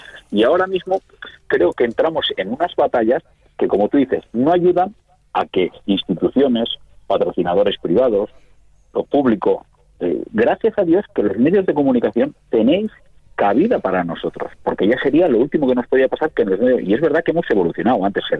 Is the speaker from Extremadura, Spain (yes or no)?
no; Catalonia, Spain; yo soy catalán y no me escondo, catalán de nacimiento, pero por supuesto he conocido una tierra tan maravillosa que es difícil no quererla y hacerte aragonés, aunque sea solo de adopción.